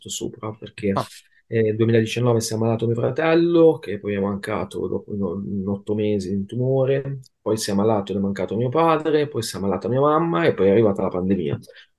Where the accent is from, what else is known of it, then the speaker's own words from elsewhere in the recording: Milan, Lombardy, Italy; Milano. Sono di Milano